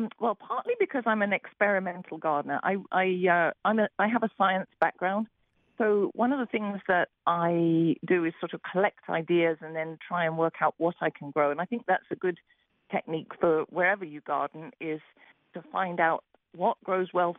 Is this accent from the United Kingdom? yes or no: yes; England, United Kingdom; I'm from England.